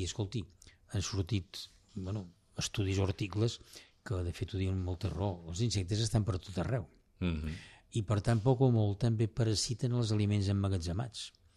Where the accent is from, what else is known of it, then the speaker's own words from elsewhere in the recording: Badalona, Catalonia, Spain; jo sóc de Badalona